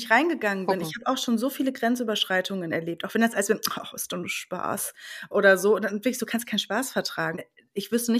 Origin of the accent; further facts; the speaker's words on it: North Rhine-Westphalia, Germany; Ich komme aus dem Sauerland